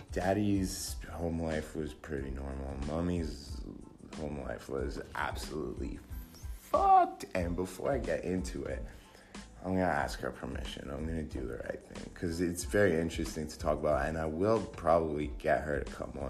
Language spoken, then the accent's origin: English; Montreal, Quebec, Canada; I was born in Canada. Spent a lot of time there. Montreal. Was born and raised in the suburbs. We moved to the city when I was about 10.